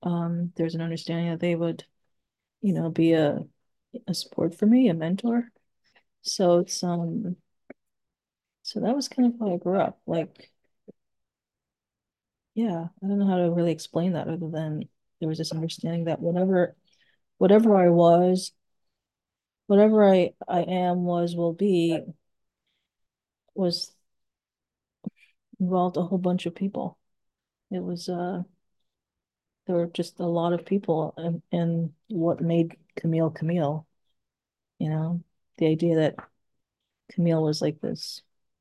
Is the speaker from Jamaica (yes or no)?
yes; Jamaica; The opposite of that would be I think the way I grew up in Jamaica